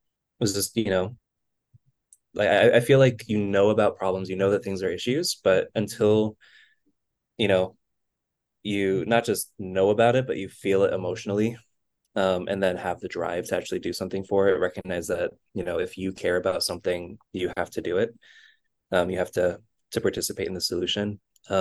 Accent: Tucson, Arizona, United States; And growing up in Tucson, it was always 100 plus degrees, and we never wanted to go outside.

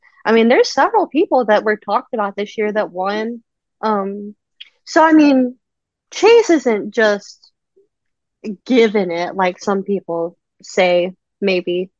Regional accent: Arkansas, United States; I'm from Arkansas, so everybody kind of knew who Mark Martin was. I'm from a couple hours like southwest of his hometown.

